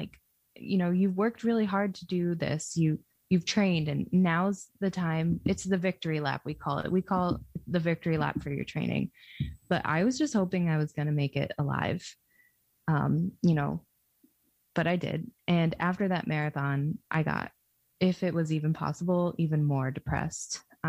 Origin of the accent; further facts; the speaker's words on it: Albany, New York, United States; now in Philadelphia, United States; I was going to drive down with them to Philadelphia from where I grew up in upstate New York around Albany, where the lab Amy and I were in together.